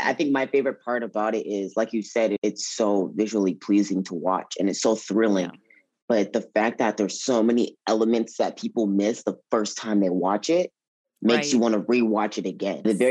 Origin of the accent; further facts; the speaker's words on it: Los Angeles, California, United States; I'm born and raised in Los Angeles. So I basically grew up within the entertainment industry.